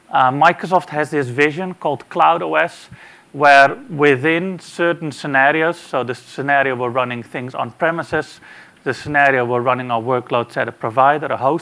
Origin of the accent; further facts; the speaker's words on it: Amsterdam, North Holland, Netherlands; As said, I'm from Amsterdam, the Netherlands.